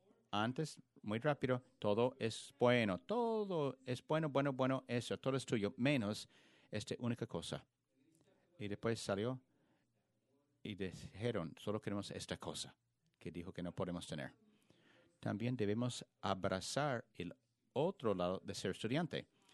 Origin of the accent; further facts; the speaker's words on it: Indianapolis, Indiana, United States; Spanish is a second language; Creciéndome, soy de Indianapolis, pero mis abuelos se juntaron a un pueblito en Kentucky después de jubilarse.